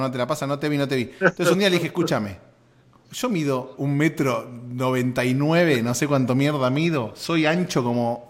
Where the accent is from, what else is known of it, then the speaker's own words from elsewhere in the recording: Argentina; now in United States; cuando llegué a Estados Unidos, se enteraron, soy argentino